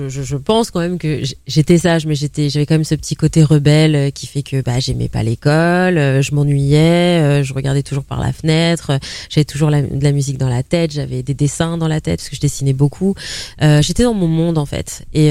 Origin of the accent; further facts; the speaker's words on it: Paris, Île-de-France, France; Alors moi, je suis la vraie parisienne, pure souche, je suis née à Paris